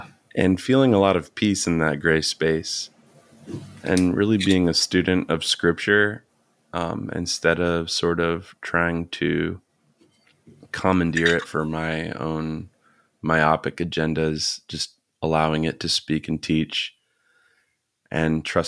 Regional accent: Florida, United States; I am from Florida. I'm not the Florida man that you've no doubt heard about in the newspapers

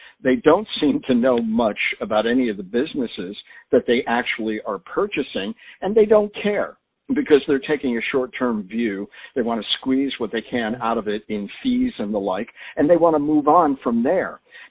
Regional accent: Connecticut, United States; I'll give you one in my home state of Connecticut.

